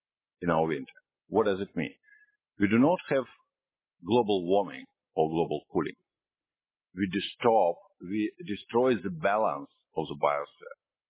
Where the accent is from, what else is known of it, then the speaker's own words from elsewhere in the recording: Russia; English is a second language; I don't know what about India, but I came from Russia.